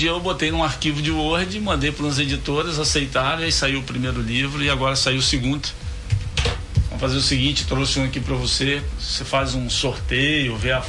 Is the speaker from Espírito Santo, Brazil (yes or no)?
yes; São Mateus, Espírito Santo, Brazil; now in Uruguaiana, Brazil; sou capixaba de São Mateus, uma cidade que fica a 67 quilômetros da divisa com a Bahia, extremo norte do Espírito Santo. Uma cidade bem importante na região.